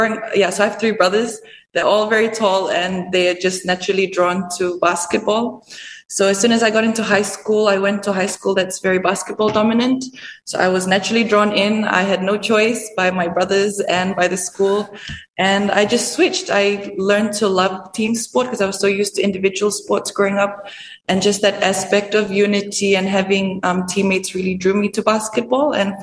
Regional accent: Fiji; Growing up here, I really enjoyed it. I don't think I would want to stay anywhere else or have a childhood anywhere else. It was a good balance of modern living as well as the rural lifestyle.

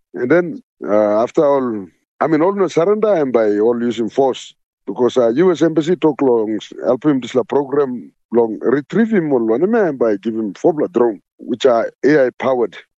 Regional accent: Enga, Papua New Guinea; Now I'm from Papua New Guinea. I'm from Enga

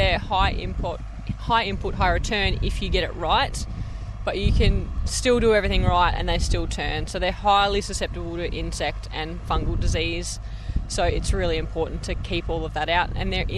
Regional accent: Moriarty, New Mexico, United States; I'm a farmer from Moriarty.

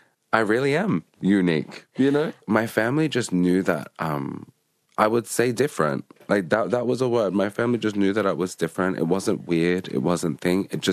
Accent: Auckland, New Zealand; So growing up in Auckland, that's what we had. We had each other.

